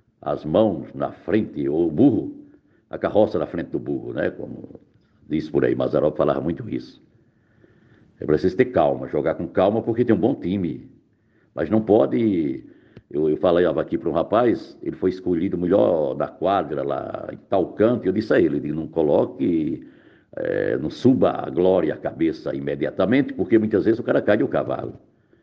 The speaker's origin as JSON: {"language": "Portuguese", "town": "Brejo do Cruz", "region": "Paraíba", "country": "Brazil", "said": "Eu sou de Brejo Cruz, trabalhei em Brejo. Tenho vários conhecidos lá em Brejo"}